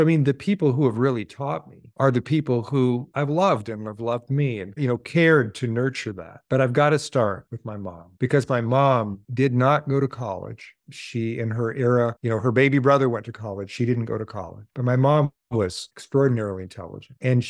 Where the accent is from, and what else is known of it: Portland, Oregon, United States; born or raised there